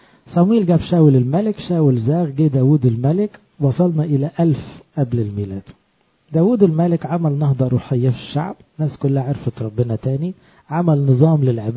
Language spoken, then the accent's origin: Arabic; Egypt; دي حاجة فخر لينا كمصريين أن موسى النبي مصري الجنسية